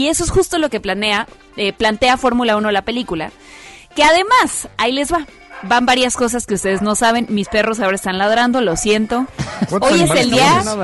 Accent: Mexico; Eso es porque somos mexicanos.

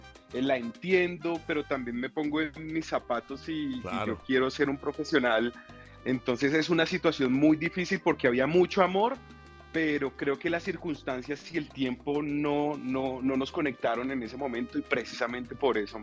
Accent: Colombia; Soy de Colombia.

